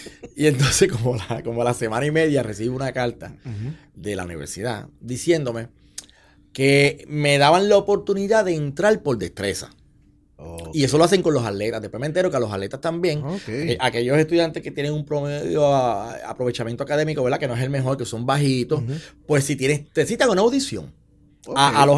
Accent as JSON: {"language": "Spanish", "town": "Santa Isabel", "country": "Puerto Rico", "tie": "born or raised there", "said": "Yo soy natural de Santa Isabel, eso así."}